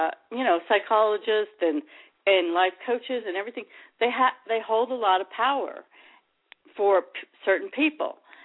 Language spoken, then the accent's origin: English; the South, United States; also born or lived in New Jersey; I only lived there for a while, but actually I'm from the South.